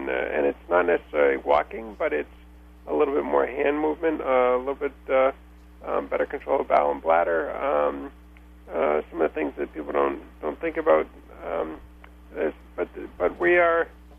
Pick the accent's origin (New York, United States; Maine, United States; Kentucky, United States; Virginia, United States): Maine, United States; And I grew up in Maine and I spent my summers here in Vermont